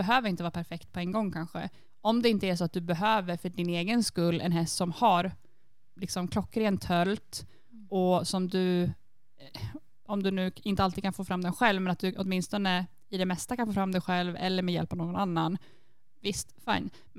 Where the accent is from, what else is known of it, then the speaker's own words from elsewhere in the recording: Sweden; now in abroad; en sak som kanske skiljer sig från de hästar man är van att rida vid hemma i Sverige är att det går väldigt mycket mer fram här.